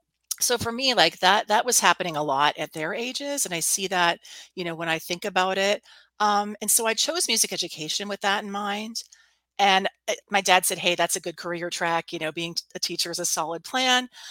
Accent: Pittsburgh, Pennsylvania, United States; I'm from Pittsburgh, Pennsylvania, and was going to the local university, Duquesne University here for music ed.

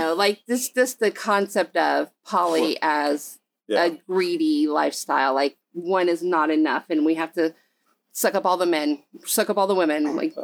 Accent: Texas, United States; moved away as an adult; And then I moved out west from Texas when I was 19 and we stayed out there for 13 years.

